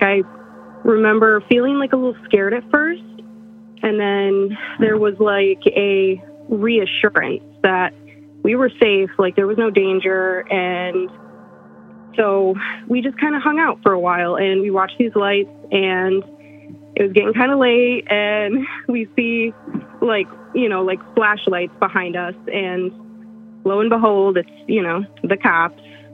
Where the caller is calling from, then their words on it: New York, United States; Hi, this is … from upstate New York.